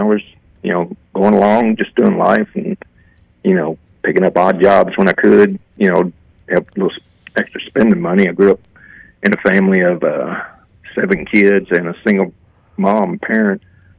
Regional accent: Marlboro, Kentucky, United States; also born or lived in Fort Knox; I grew up in Meade County, right there in the little city of Marlboro, right outside of Fort Knox. I was born in Fort Knox and everything.

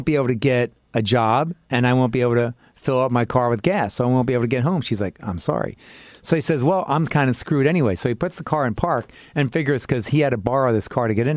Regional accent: Freehold, New Jersey, United States; I'm from Freehold, New Jersey, as I mentioned

